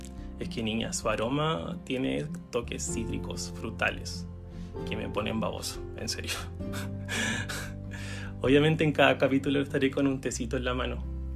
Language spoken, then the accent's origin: Spanish; Temuco, Araucanía, Chile; now in Santiago, Chile; en Temuco era peor en todo caso, porque había hasta olor a niña. Así que era la misma shit, o peor. Llevo ya 6 años y un par de meses en Santiago.